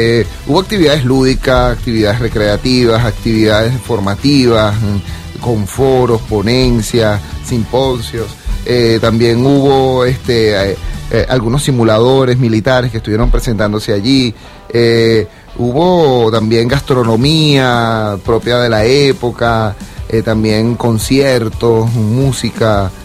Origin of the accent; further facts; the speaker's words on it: Venezuela; se agudizan por lo que hemos hablado del acoso al que hemos estado siendo sometidos los venezolanos